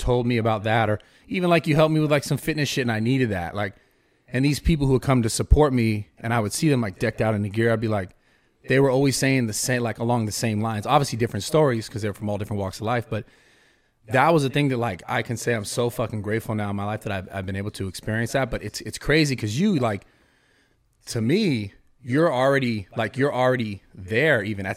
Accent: Pacifica, California, United States; his name is Chad. He's from Pacifica, from my hometown.

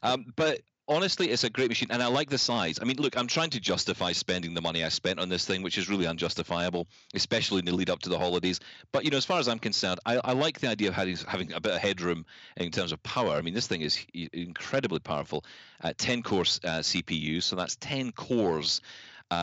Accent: Scotland, United Kingdom; I'm doing the exact opposite of being Scottish.

